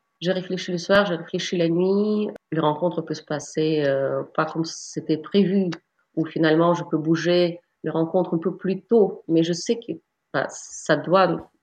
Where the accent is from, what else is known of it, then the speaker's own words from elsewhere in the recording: Saint Petersburg, Russia; ce contraste que je n'avais pas dans ma ville natale, à Saint-Pétersbourg.